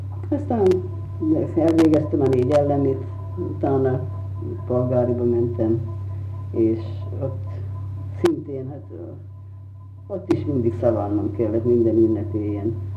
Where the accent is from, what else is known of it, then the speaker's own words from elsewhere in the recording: Šahy, Nitra Region, Slovakia; itt születtem Ipolyságon, sőt azt hiszem még a tizedik ősöm is